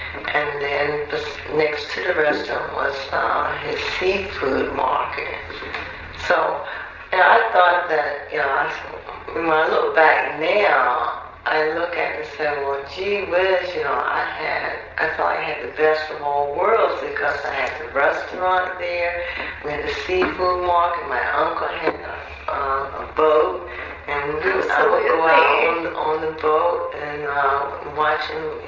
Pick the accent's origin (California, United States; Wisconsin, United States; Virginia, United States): Virginia, United States; Cape Charles; I mean, I loved growing up in Cape Charles.